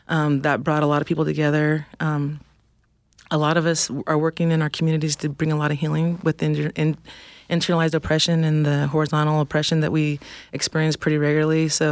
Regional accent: California, United States; I come from the villages of Wasek and Wetspoos out of the Yurok tribe, and I'm also enrolled Talwa Dayni.

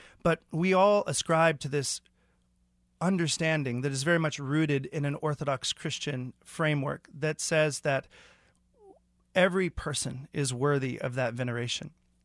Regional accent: Kansas City, Missouri, United States; So I grew up in Kansas City, and like many in Kansas City who lived west of Truce

